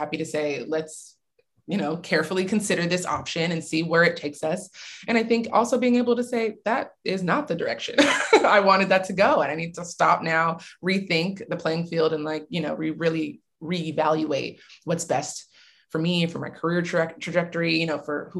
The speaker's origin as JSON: {"language": "English", "region": "California", "country": "United States", "said": "I am originally from the Bay Area. I've been down here almost a decade now, maybe. And I love all things California."}